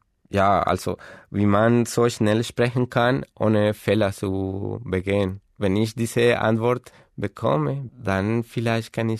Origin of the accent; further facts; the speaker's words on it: Bogotá, Colombia; German is a second language; Ich komme aus Bogota in Kolumbien. Ich bin 1985 geboren.